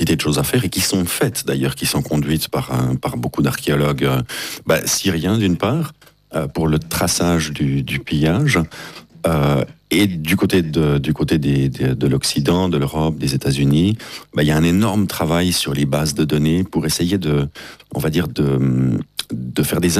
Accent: Switzerland; Et là, en tant que Suisse, on doit avoir un petit peu des sueurs froides

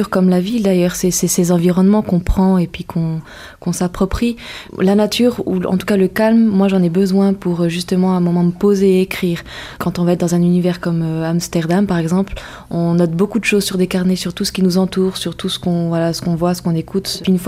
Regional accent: Auvergne-Rhône-Alpes, France; Moi, je suis originaire d'Auvergne

